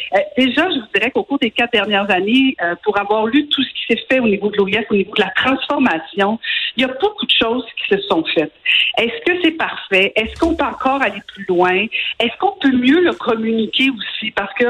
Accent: Quebec, Canada

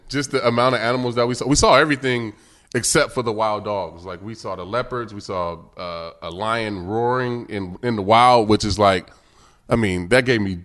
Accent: California, United States; I'm like, dude, I'm from California.

